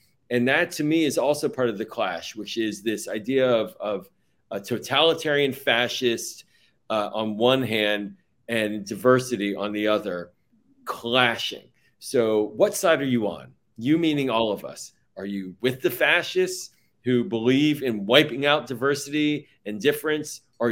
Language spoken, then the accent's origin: English; United States; I think what's also really kind of inspiring for me as an American Jew